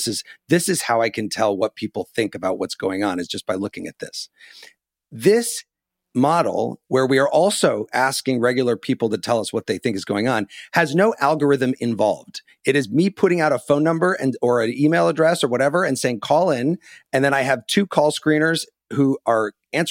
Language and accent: English; Illinois, United States; Look, I grew up in Illinois where every show is like, that's 9, 8 Central on CBS.